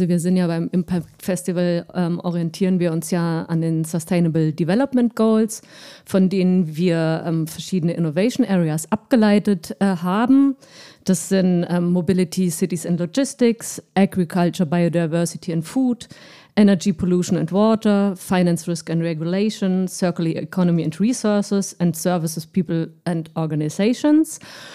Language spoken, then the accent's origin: German; Saarland, Germany; now in Munich, Germany; Ja, ursprünglich komme ich aus dem Saarland, aber ich wohne schon seit sehr langer Zeit in München.